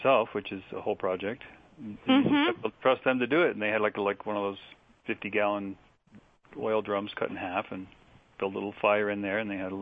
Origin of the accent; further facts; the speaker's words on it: Mexico; moved away; I grew up in Mexico, and we basically had the dry season and the wet season